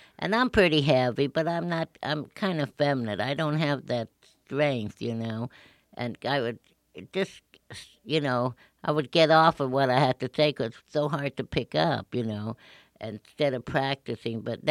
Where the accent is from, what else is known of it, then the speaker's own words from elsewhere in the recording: Denver, Colorado, United States; I was raised in Denver, Colorado.